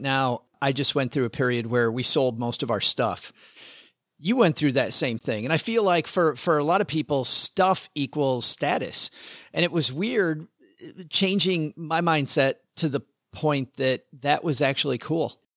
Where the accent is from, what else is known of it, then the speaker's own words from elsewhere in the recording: Michigan, United States; you know, I'm from West Michigan. Most people in West Michigan vote a certain way, look a certain way, act a certain way.